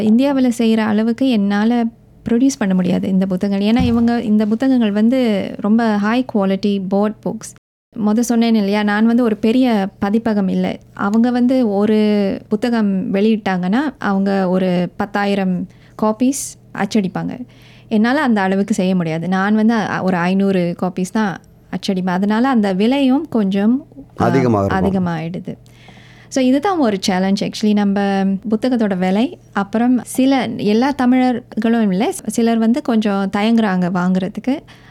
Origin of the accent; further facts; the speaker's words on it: Singapore; நான் பிறந்து வளர்ந்தது சிங்கப்பூரில் தான்